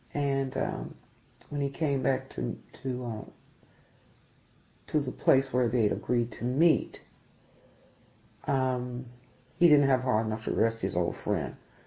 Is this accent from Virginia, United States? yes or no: yes; Virginia, United States; Growing up in Virginia, we had to walk like 3 miles to stores.